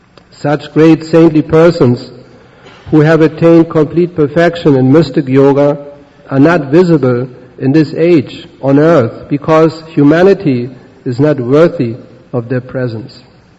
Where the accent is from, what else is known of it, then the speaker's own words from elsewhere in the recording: Germany; accent: German; You have to excuse my German accent and vocabulary.